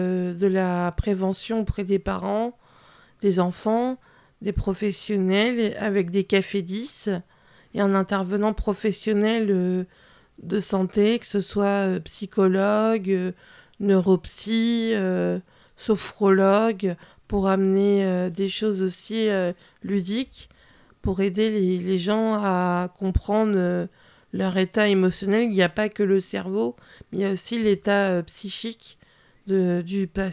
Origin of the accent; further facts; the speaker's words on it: Cherbourg-en-Cotentin, Normandy, France; j'ai 27 ans. J'habite Cherbourg en Cotentin. Je suis de Cherbourg depuis ma naissance.